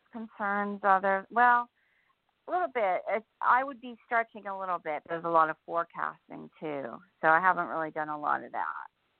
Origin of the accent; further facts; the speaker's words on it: New Jersey, United States; New Jersey.